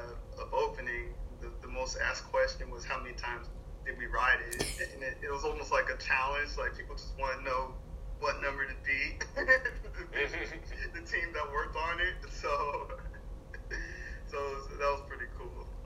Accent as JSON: {"language": "English", "region": "Florida", "country": "United States", "tie": "born or raised there", "said": "So, you know, I was raised in Florida, so, you know, growing up, Universal Island of Adventures, and, you know, actually grew up with that park"}